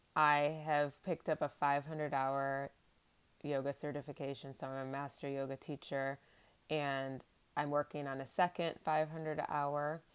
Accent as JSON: {"language": "English", "town": "Ann Arbor", "region": "Michigan", "country": "United States", "said": "I'm from Ann Arbor, Michigan. I lived there for a long period of time, went to school there, got my bachelor's and my master's from the University of Michigan"}